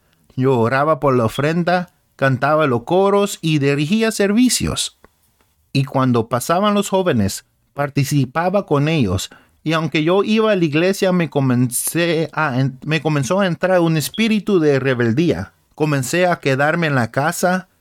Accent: Los Angeles, California, United States; born there; Yo nací en la ciudad de Los Ángeles, California, en abril 9, 1994. Nací en el Evangelio.

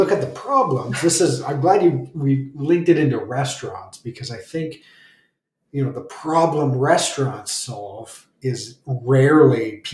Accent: Belleville, Ontario, Canada; Because I grew up near Belleville, 401.

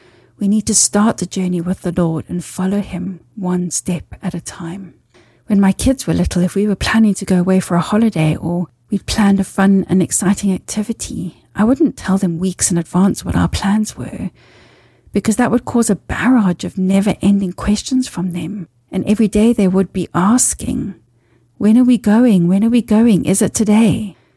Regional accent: Zimbabwe; I grew up in Zimbabwe, and my parents owned a small holiday cottage near Lake Kariba on the Zambezi River.

